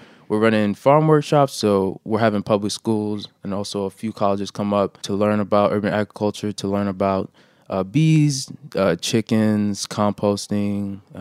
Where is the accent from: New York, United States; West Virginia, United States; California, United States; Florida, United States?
New York, United States; Brooklyn; also born or lived in Haiti; I was born in Haiti, but I was raised in Brooklyn.